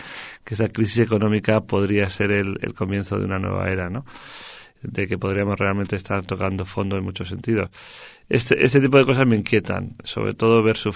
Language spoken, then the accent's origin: Spanish; Madrid, Community of Madrid, Spain; soy de Madrid, soy pues ya un poco talludito, 45 años